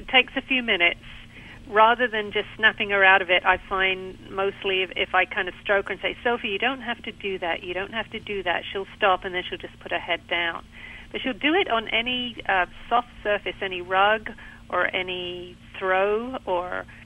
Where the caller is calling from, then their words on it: Pinehurst, North Carolina, United States; I'm calling from Pinehurst in North Carolina.